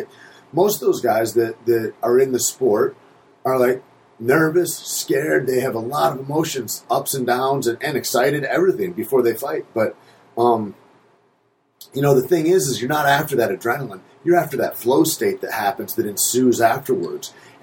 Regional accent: Michigan, United States; Michigan's kind of a poor place it's like maybe the second or third poorest place in the world. I think my hometown was up to like 24% unemployment a couple years ago.

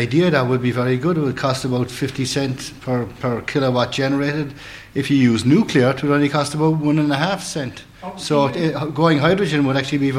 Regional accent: Cork, Munster, Ireland; I'm also from Binney, and I'm from the centre of the universe in the south, which is Cork.

